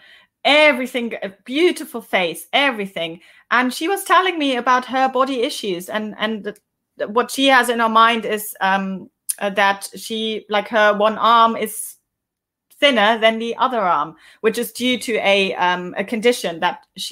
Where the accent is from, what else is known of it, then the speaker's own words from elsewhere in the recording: India; I'm from India. Lots of love from India.